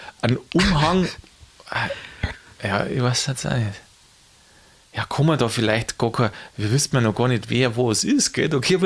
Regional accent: Bavaria, Germany; der Weihnachtsmann, den gibt es bei uns in Bayern nicht, oder bei uns daheim. Da gibt es das Christkindl, das kommt nämlich am Heiligen Abend.

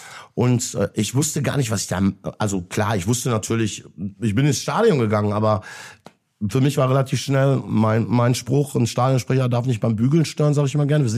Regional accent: Bochum, North Rhine-Westphalia, Germany; wir sind beide Bochumer, ne?

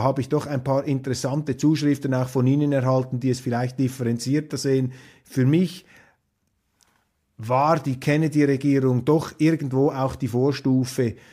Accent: Switzerland; Da würde ich als Schweizer Einspruch erheben und sagen, die Schweiz gehört auch zu Europa.

